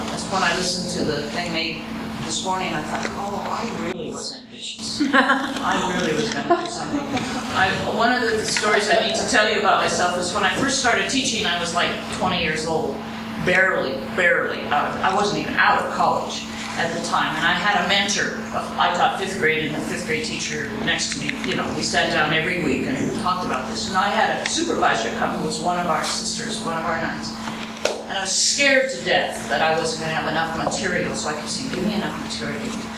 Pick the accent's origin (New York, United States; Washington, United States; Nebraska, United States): Washington, United States; Seattle; born there; now in Spokane, United States; I come from Spokane, Washington, at the present moment. I actually was born in Seattle, Washington.